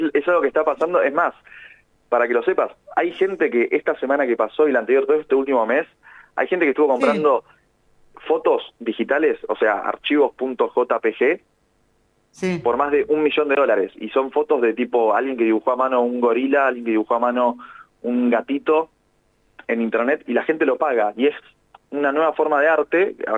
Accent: Argentina; como siempre nos gusta ser como buenos argentinos

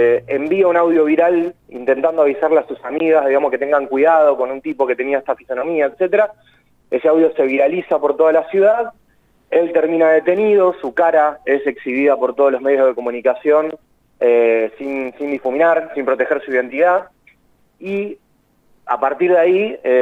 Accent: Rosario, Santa Fe, Argentina; Soy rosarino.

